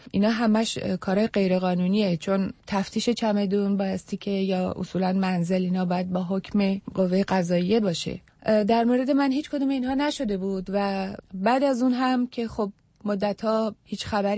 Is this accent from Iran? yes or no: yes; Iran; moved away as an adult; من با یک وثیقه خیلی سنگین از ایران آمدم